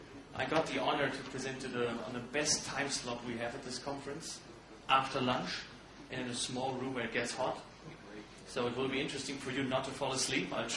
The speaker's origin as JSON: {"language": "English", "country": "Germany", "said": "I'm from Germany, I live and work there"}